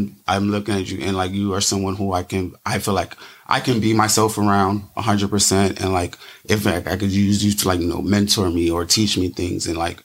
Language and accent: English; New York City, New York, United States; So I grew up in New York City from New York City, Brooklyn.